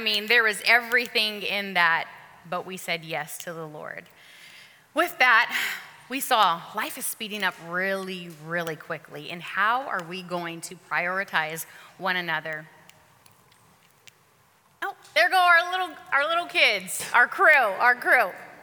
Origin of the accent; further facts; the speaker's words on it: California, United States; now in Dallas, United States; We're originally from California. Literally, the day after we got married, we moved to Dallas, Texas, because it was a big faith move.